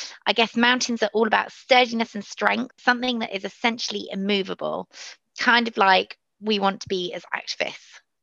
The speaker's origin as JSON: {"language": "English", "town": "Cardiff", "region": "Wales", "country": "United Kingdom", "tie": "born or raised there", "said": "I grew up in Cardiff"}